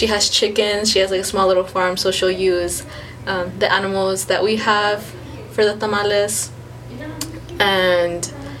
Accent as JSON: {"language": "English", "town": "Weslaco", "region": "Texas", "country": "United States", "tie": "born or raised there", "also_born_or_lived": "Grand Rapids, United States", "said": "I'm from Weslaco, Texas, or Mercedes, Texas, around that area, but I was born in Michigan, Grand Rapids, and was raised in the Valley."}